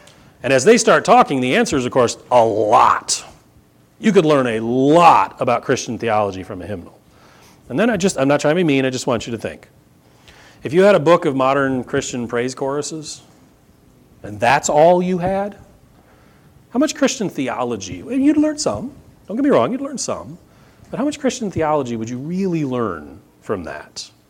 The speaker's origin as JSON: {"language": "English", "region": "Michigan", "country": "United States", "tie": "born or raised there", "said": "I know I grew up in Michigan where there's a lot more water"}